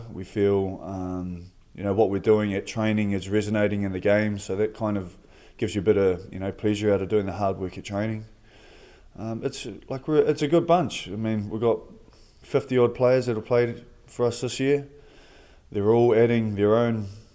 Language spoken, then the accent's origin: English; New Zealand; I'm from New Zealand on the other side of the world